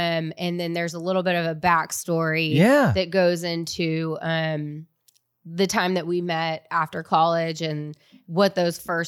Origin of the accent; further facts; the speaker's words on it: San Antonio, Texas, United States; So I grew up here in San Antonio. Our upbringing was rooted in faith, family, and friendships is what I'll say.